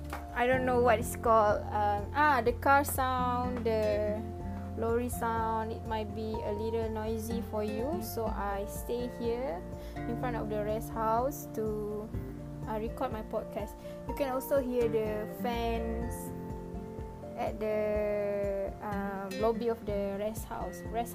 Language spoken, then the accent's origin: English; Raub, Pahang, Malaysia; English is a second language; I'm now at a city of my hometown called Rau.